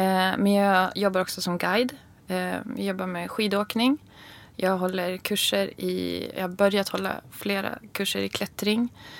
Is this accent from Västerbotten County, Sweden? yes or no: yes; Umeå, Västerbotten County, Sweden; Norrland är mig kärt. Ja. Så är det. Umeå är ju en kuststad, så att det finns inga berg där.